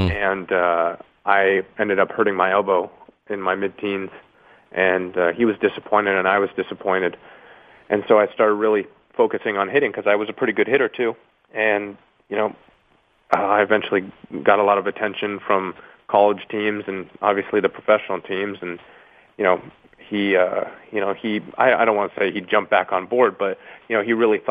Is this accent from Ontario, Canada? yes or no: yes; Ontario, Canada; It was it was international, and it was in my hometown.